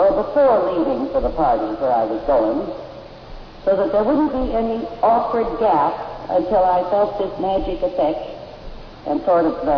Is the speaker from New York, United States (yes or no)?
no; Chicago, Illinois, United States; I came from Chicago. That's where I was brought up. They were all down in West Madison Street.